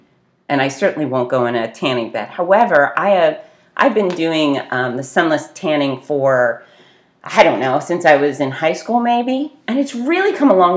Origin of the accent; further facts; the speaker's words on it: Fort Lauderdale, Florida, United States; I grew up in the beach in Fort Lauderdale, and we were always tanning and using baby oil